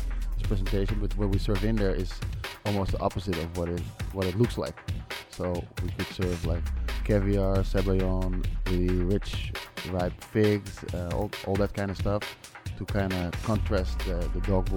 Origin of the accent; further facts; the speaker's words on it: Amsterdam, North Holland, Netherlands; English is a second language; moved away as an adult; now in San Francisco, United States; I'm from Amsterdam in the Netherlands.